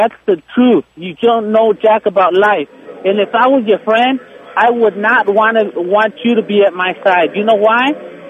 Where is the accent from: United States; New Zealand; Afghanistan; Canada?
United States; Compton, California; You know what, I grew up in Compton. You can say whatever the hell you want. I know what rough is.